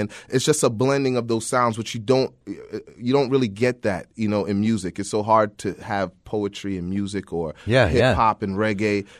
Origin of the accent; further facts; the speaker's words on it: United States; born there; I'm Jamaican, you know, born in America.